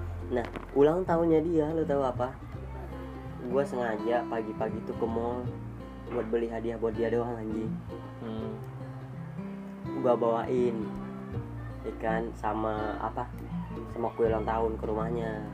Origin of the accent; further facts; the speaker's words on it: Tangerang, Banten, Indonesia; gue tuh dari Jakarta Tangerang